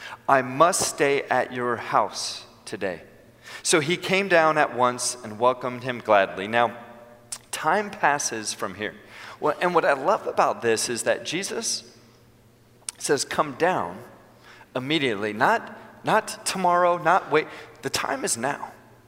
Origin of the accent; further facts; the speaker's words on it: California, United States; now in San Diego, United States; we grew up in the Bay Area and then moved to San Diego.